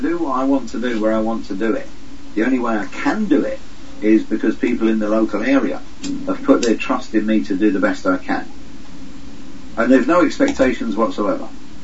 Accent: England, United Kingdom; Wife's Irish. I'm English.

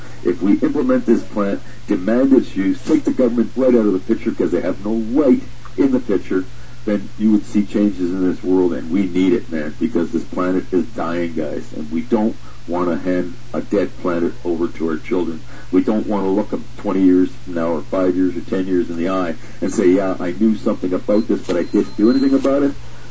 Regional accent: Canada; As a Canadian, I'm saying that. I know we can do that in Canada also.

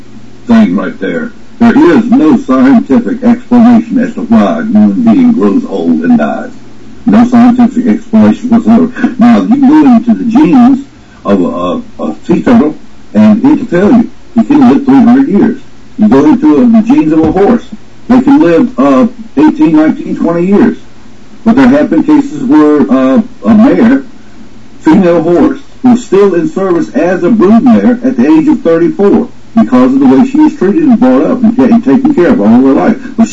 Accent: the South, United States; When I was a kid, I was born and raised in the South, deep South.

